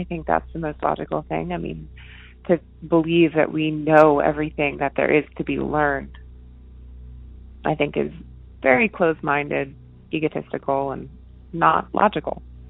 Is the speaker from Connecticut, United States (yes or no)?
yes; Connecticut, United States; I grew up in Connecticut. I'm going to stay anonymous. But I grew up in Connecticut, and I lived in 3 different houses in Connecticut.